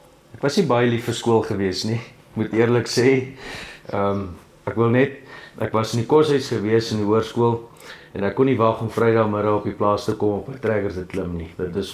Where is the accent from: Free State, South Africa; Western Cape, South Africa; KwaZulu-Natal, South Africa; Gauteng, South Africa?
Free State, South Africa; Arlington; ek is in hier in Arlington gebore, 1979, en ek het maar op die plaas groot geword, so ek is maar van kleins af, een gebore boerseun